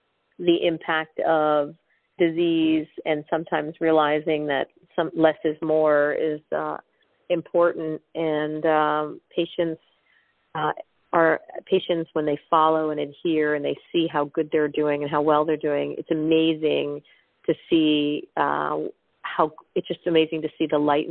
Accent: India; I'm Indian, so there's a lot of Indian food, a lot of lentils and grains.

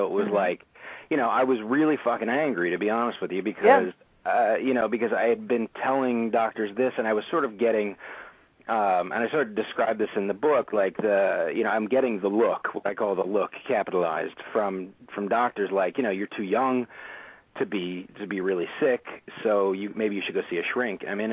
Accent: New York, United States; New York.

